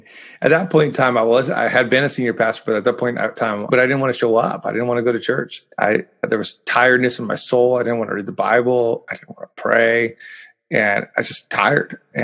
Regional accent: Washington, United States; also born or lived in Mexico; I'm originally from Washington, then lived in Mexico for 7 years and came back to Washington. Mm-hmm. Yeah. Mexico, 7 years, grew up there.

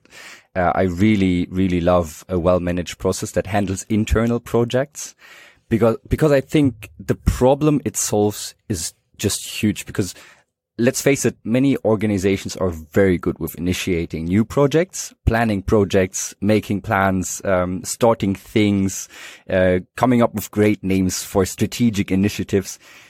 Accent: Heidelberg, Baden-Württemberg, Germany; English is a second language; but I grew up in Heidelberg

